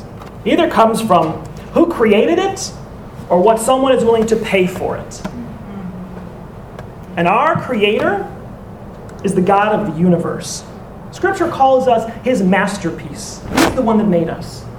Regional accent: Louisiana, United States; You know, when I grew up in Louisiana, you guys have heard me mention I had two older brothers, Michael and Mark.

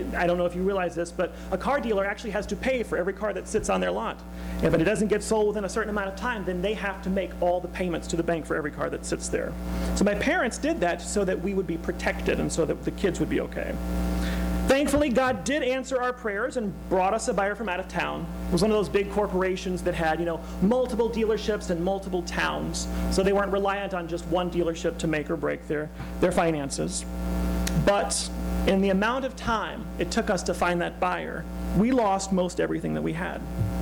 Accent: Louisiana, United States; I grew up in Louisiana. That's me. That explains the camouflage shirts.

